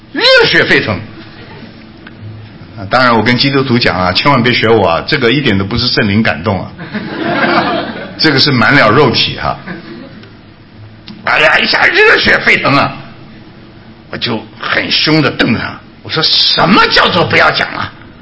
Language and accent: Chinese; Hunan, China; 反正咱们湖南人坏也没关系，众所周知的哈